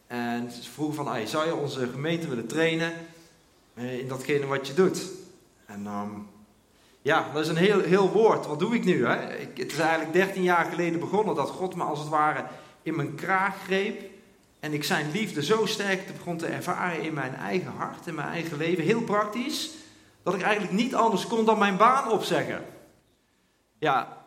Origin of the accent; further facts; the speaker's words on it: Eindhoven, North Brabant, Netherlands; accent: Brabant; Ik kom uit Eindhoven, dus vergeef me voor mijn Brabantse accent. Ik kan er ook niks aan doen.